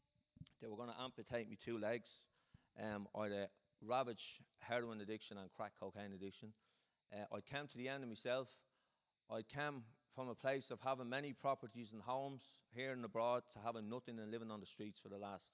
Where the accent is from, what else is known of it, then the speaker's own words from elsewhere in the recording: Clondalkin, Leinster, Ireland; And I grew up in Clondalkin. And from a very young age, I got involved in drugs and crime.